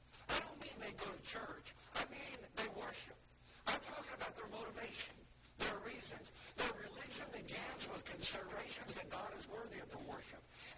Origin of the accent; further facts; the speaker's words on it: Indiana, United States; where I grew up in Indiana, I'd never seen that before.